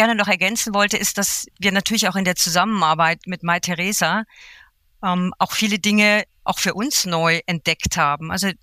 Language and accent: German; Munich, Bavaria, Germany; ich bin ja selber Münchnerin